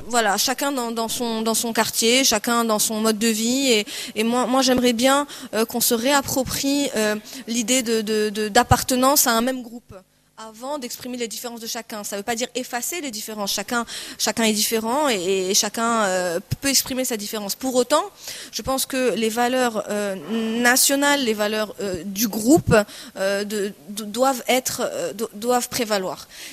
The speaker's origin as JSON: {"language": "French", "country": "Morocco", "said": "je suis une femme, je suis marocaine, je suis française, méditerranéenne, maghrébine, arabe, musulmane"}